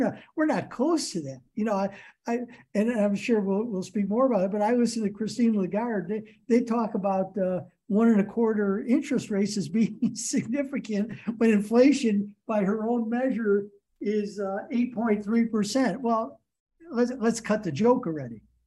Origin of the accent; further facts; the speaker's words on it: Rust Belt, United States; Because where I grew up in the Rust Belt America, labor was so put upon, and it still is.